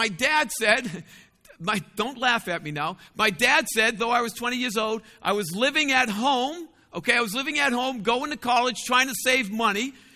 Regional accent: Boston, Massachusetts, United States; So I love going to new countries. I'm just a Bostonian who've been nowhere else.

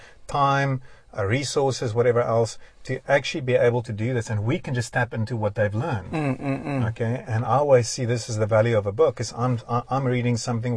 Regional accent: South Africa; I'm not a Jew that lived 3,000 years ago. I'm a South African living today.

